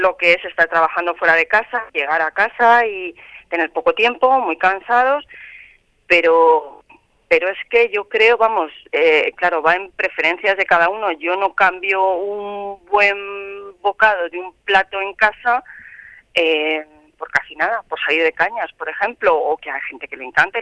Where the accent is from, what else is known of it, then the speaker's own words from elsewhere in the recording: Cuenca, Castilla-La Mancha, Spain; yo soy conquense, soy manchega